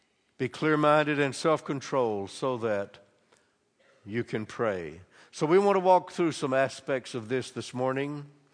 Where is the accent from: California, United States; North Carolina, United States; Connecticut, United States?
North Carolina, United States; we were going back towards North Carolina, my home state.